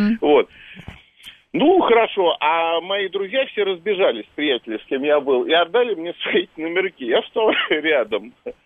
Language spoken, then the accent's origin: Russian; Moscow, Russia; я из Москвы.